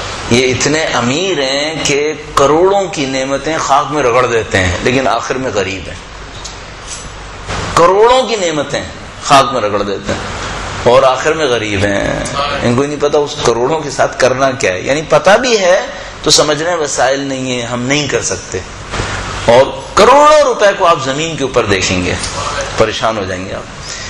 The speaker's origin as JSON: {"language": "Urdu", "country": "Pakistan", "said": "چونکہ میں ظاہر پاکستان سے تعلق رکھتا ہوں اس لیے اس کی مثال زیادہ دے رہا ہوں."}